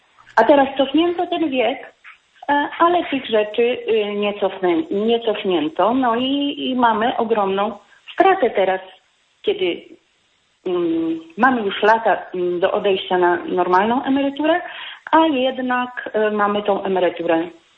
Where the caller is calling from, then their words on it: Masovian Voivodeship, Poland; ja z Mazowieckiego dzwonię.